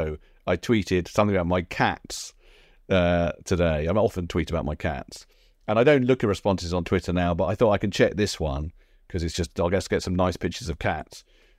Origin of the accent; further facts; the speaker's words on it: United Kingdom; The demand that as a British Jew I still have to answer for the actions of the Israeli government is itself racist.